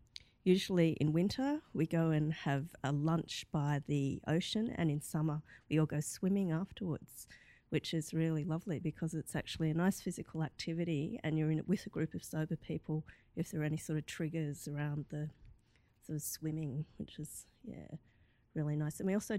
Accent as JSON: {"language": "English", "country": "Australia", "said": "from Australia."}